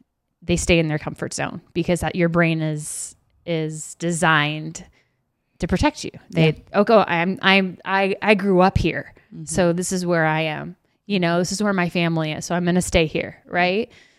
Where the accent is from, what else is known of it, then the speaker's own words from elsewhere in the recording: California, United States; And I'm like, I'm from California.